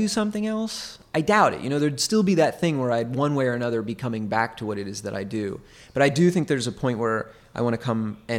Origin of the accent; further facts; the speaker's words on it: United States; I'm American, so I can say that. I'm American.